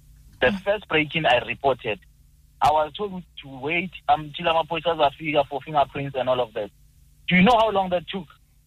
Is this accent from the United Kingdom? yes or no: no; Orange Farm, Gauteng, South Africa; You know, as Tom said, I'm from Orange Farm, ne?